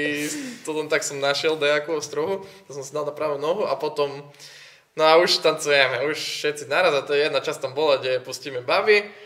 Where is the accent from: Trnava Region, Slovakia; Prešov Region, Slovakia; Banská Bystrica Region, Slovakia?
Prešov Region, Slovakia; Bardejov; keďže som z Bardejova